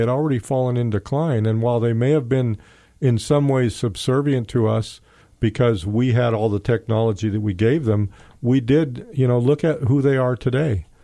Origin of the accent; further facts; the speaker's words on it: Los Angeles, California, United States; Maybe because I grew up in South Central Los Angeles, maybe I understand people like that.